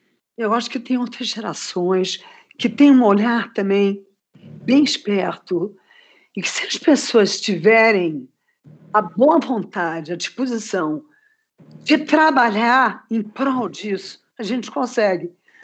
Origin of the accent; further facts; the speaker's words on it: Rio de Janeiro, Brazil; moved away; Quando eu mudei do Rio, quando eu saí do Rio, sou carioca, nasci lá, e voltei, mas adoro Rio de Janeiro, nasci no Rio de Janeiro. Eu mudei para cá tem 11 anos.